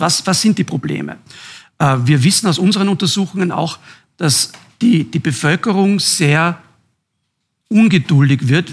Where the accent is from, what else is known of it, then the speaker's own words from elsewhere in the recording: Jenbach, Tyrol, Austria; born there; die ich mir als gebürtiger Jenbacher traue zu sagen